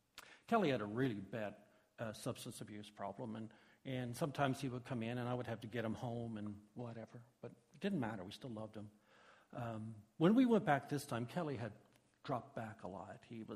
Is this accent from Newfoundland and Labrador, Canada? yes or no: yes; Newfoundland and Labrador, Canada; I grew up in Newfoundland. You guys know that.